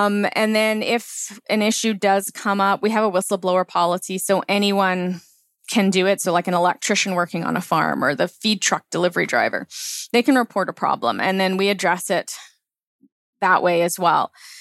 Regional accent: Langley, British Columbia, Canada; I had a vague idea of where my food comes from because I grew up in Langley. I went to school with a lot of farm kids, right? Mm. Although I didn't grow up on a farm myself.

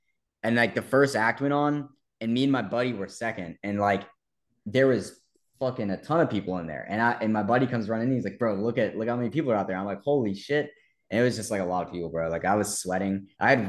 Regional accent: Athens, Georgia, United States; I grew up in Athens until I was 21 years old, and like I'm 23 now, and literally it's a cool town.

